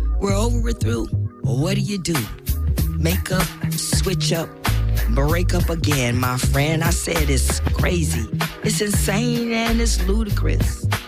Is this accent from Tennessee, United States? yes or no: no; New Rochelle, New York, United States; moved away as an adult; now in California, United States; Formerly, we're from the East Coast.